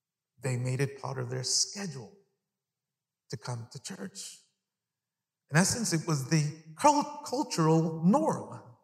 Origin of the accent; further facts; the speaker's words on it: Long Island, New York, United States; So I grew up in New York. Middle school, high school, my brother's here. He's the same thing. And we grew up in Long Island.